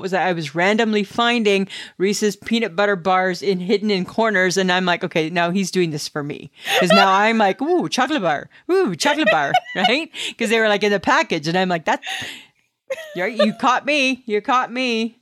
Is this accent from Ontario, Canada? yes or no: yes; Ontario, Canada; I'm from Ontario. I say pasta.